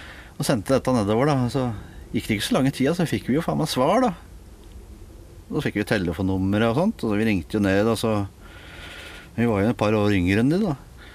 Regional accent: Oslo, Norway; Jeg vokste opp på Tonsnagen der, og så var jeg 14-15 år, så flyttet jeg over til Søndre Nordstrand på Mortensrud.

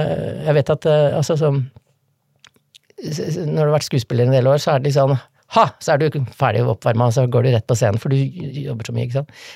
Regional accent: Oslo, Norway; for jeg flyttet tilbake til Oslo når, etter at faren min døde, jeg ville være nærmere, altså jeg kommer fra Oslo, så før eller siden så vil man hjem.

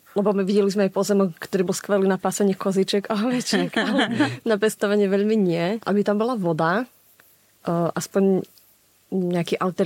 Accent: Snina, Prešov Region, Slovakia; potom sme mali ešte polia okolo Sniny, asi môžem povedať, že sme zo Sniny. A keď hovoríš, že si vyrastal na dedine, u nás to bolo podľa mňa veľmi podobné, lebo tak Snina nie je zase nejaké veľké mesto.

